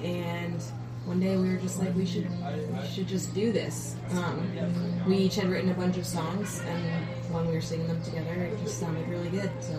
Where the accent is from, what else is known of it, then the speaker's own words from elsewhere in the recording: New York, United States; we're from New York, so they're from the DIY community there.